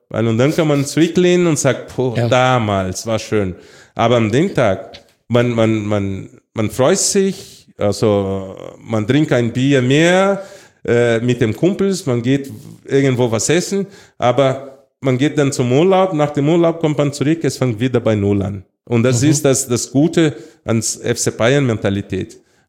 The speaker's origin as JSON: {"language": "German", "country": "Brazil", "tie": "born or raised there", "also_born_or_lived": "Munich, Germany", "said": "Brasilien, ich bin aufgewachsen in Brasilien geboren, aber die Zeit, dass ich hier in Deutschland gelebt habe und sogar in München, das 6 Jahren war"}